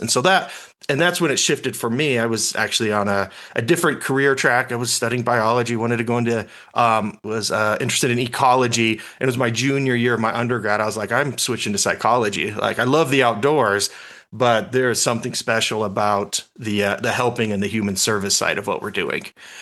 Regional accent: Las Vegas, Nevada, United States; And so growing up in Vegas, we don't have we don't have wonderful access to the outdoors.

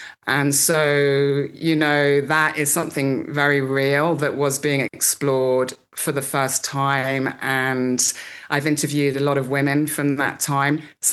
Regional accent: London, United Kingdom; I'm from London.

